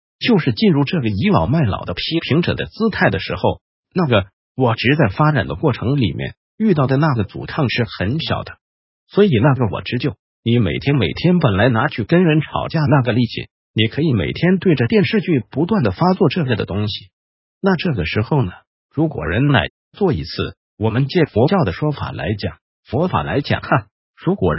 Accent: Taiwan; 而且我们台湾人非常恐怖，就是台湾人最恐怖的地方是台湾人在大量造业的时候

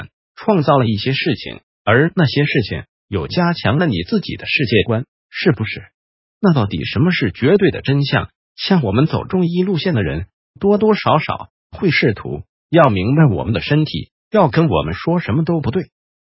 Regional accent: China; 所以我们中国人在进行身体的对话的时候不知不觉的就会往易经这边靠过去

